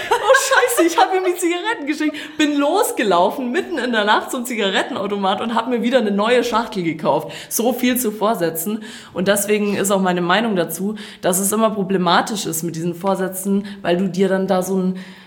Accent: Croatia; Ich war in meiner Heimat und das war sehr, sehr schön. Mache ich eigentlich aber jedes Jahr. Also es war jetzt nicht irgendwie, boah, geil. Und in Kroatien ist es alles ein bisschen lockerer

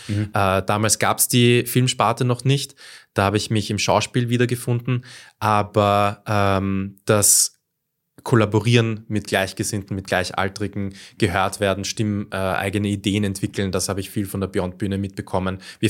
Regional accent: Trumau, Lower Austria, Austria; ursprünglich, genau, komme ich aus Trumau, habe dort mit Musik begonnen und mit dem Schreiben, aber dann sehr rasch ich bin in Baden in die Schule gegangen

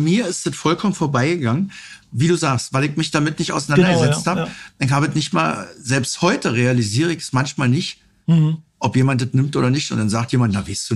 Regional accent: Berlin, Germany; wir als Berliner

